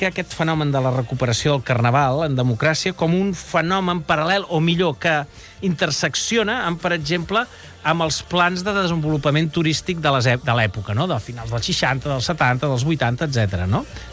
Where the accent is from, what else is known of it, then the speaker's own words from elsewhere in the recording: Barcelona, Catalonia, Spain; jo recordo que en el meu barri en dèiem el dia de la truita. El Guinardó en dèiem el dia de la truita.